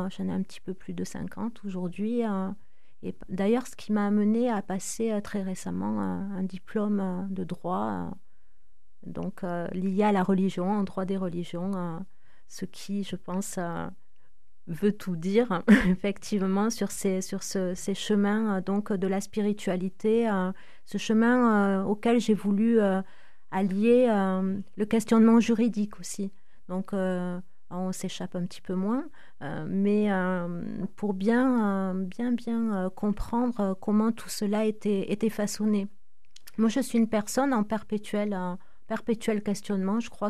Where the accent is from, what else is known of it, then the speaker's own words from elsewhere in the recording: Toulouse, Occitanie, France; born there; je suis née à Toulouse en France